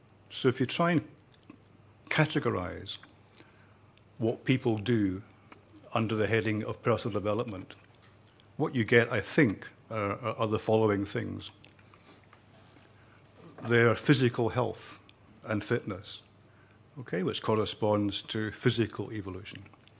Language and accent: English; Scotland, United Kingdom; now in Catalonia, Spain; I'm Scottish, but I live in Catalonia.